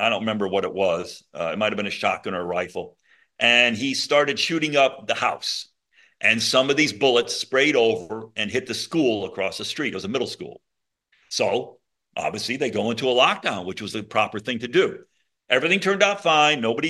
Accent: Monroe, Connecticut, United States; And I am from that area. I grew up in Monroe. Newtown is a town next to us.

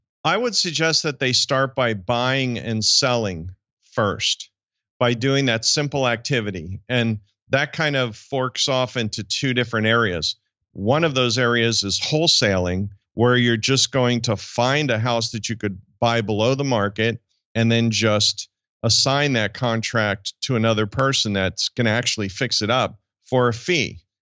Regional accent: New Jersey, United States; So you're in Manhattan. I grew up in Jersey.

